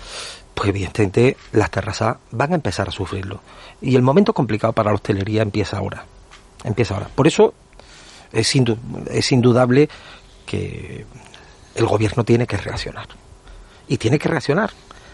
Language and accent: Spanish; Andalusia, Spain; Bueno, lo digo como andaluz que soy.